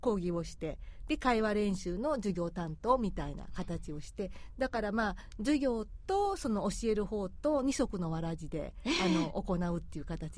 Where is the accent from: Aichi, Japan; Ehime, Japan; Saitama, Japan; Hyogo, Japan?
Ehime, Japan; だから本当に地元に帰れるとは自分でも思わなかったんで